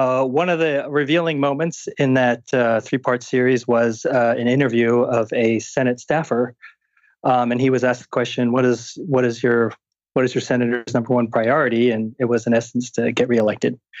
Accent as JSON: {"language": "English", "country": "Philippines", "said": "No, I'm Filipino."}